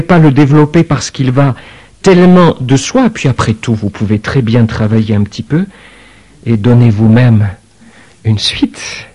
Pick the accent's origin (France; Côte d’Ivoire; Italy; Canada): France; on se repose sur le matelas épais d'un multispire, on dirait chez nous en France